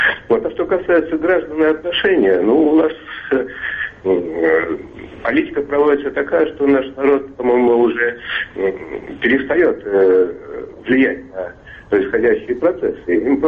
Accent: Moscow, Russia; я из Москвы.

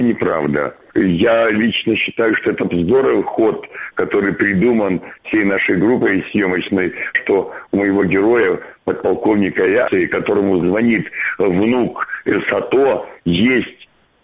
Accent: Makiivka, Donetsk Oblast, Ukraine; я с Донбасса, с Макеевки, который сейчас Донбасс и Макеевка в Амине.

